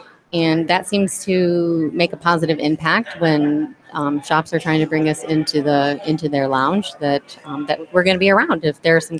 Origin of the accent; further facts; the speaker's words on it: Michigan, United States; I am from Michigan originally.